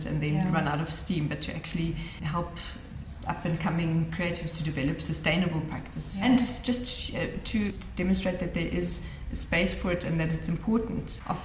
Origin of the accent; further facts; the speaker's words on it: South Africa; first language German; English is a second language; because my mother tongue is German, but I've lived in South Africa my whole life. I can speak English, Afrikaans, I can speak a little bit of French.